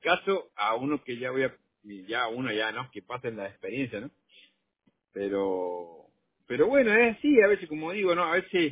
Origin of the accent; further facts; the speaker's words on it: Argentina; No, yo soy de Argentina.